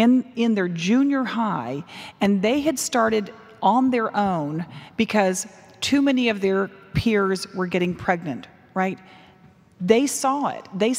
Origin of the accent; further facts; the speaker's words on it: Texas, United States; I'll say even Texas because I'm a Texan.